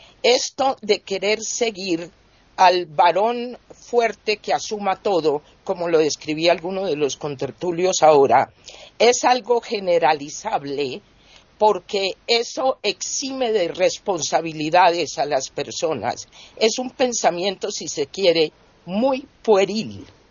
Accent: Colombia; eso está pasando en América Latina, por supuesto, en mi país, en Colombia.

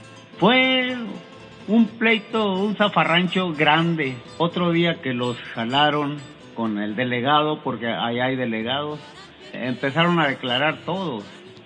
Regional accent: Hornos, Sonora, Mexico; allá en mi pueblo, Hornos, un pueblito para acá, para el lado de la Sierra de Sonora

